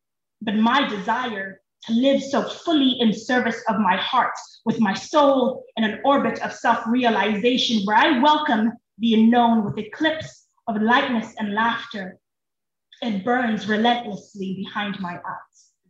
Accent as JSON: {"language": "English", "country": "South Africa", "tie": "born or raised there", "said": "I grew up in South Africa, so we use British English"}